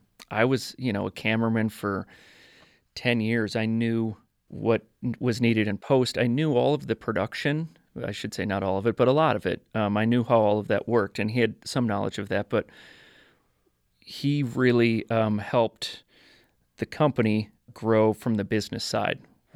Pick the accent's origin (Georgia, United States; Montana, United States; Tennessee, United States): Montana, United States; we would kind of have to whisper that we're from Montana.